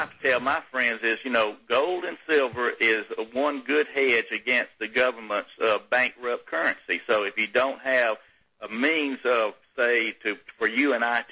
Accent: Mississippi, United States; Of course, I grew up a country boy. I grew up in Mississippi, a country boy

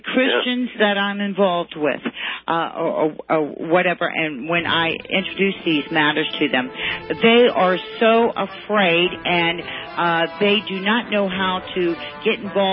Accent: Virginia, United States; as you know, I'm from Virginia.

